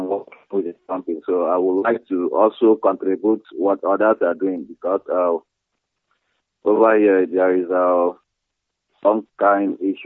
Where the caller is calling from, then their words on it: Cyprus; I'm calling from Cyprus.